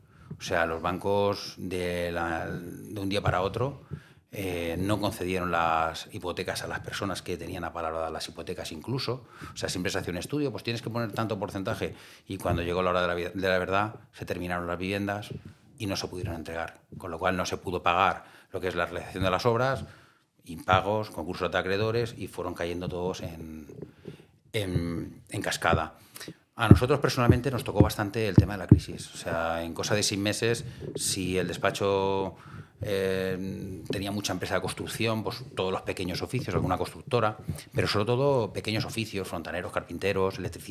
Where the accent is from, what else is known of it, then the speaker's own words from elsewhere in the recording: Alicante, Valencian Community, Spain; Yo en la zona de Levante, que yo soy de Alicante